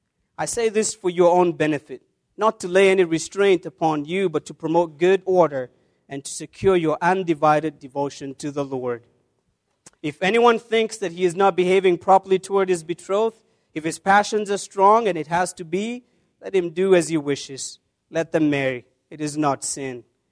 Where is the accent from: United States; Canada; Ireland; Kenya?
Kenya; every time I tell people that I'm from Kenya, they always assume and think that I'm a long-distance runner.